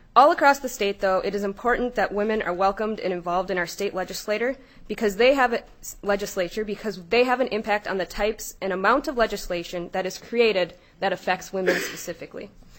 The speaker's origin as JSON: {"language": "English", "town": "Eagle Lake", "region": "Minnesota", "country": "United States", "lives_now": "Rochester Township, United States", "said": "I'm originally from Eagle Lake, which is just outside of Mankato, and I've spent all my life here in southern Minnesota, except for when I was off going to college."}